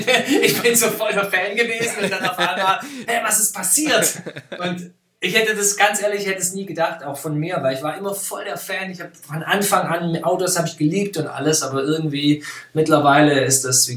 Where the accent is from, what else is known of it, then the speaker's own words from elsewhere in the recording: Stuttgart, Baden-Württemberg, Germany; ich komme ja hier aus dem Raum Stuttgart Stuttgart